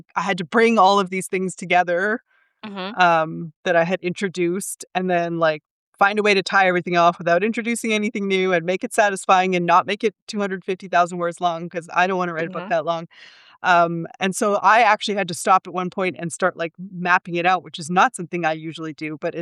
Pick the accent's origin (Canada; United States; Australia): Canada; I'm Canadian